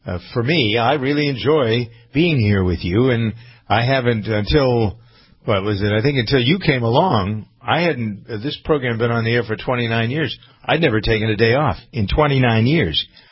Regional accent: Framingham, Massachusetts, United States; I mean, most communities I know in Framingham, my hometown.

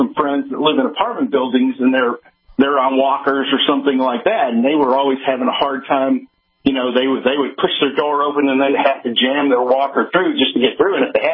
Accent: United States; you know, I'm an American.

